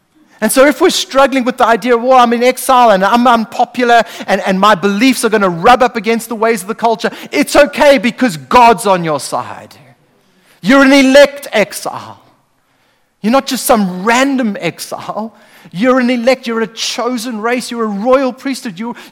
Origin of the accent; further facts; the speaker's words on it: South Africa; now in New Zealand; Now, I'm still a South African. By the way, I have South African citizenship, I have British citizenship, and I'm a permanent resident in New Zealand.